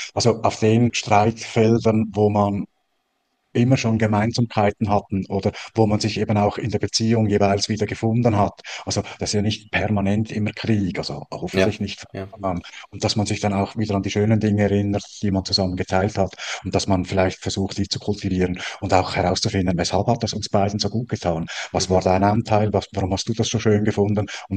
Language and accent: German; Switzerland; ich bin ja Schweizer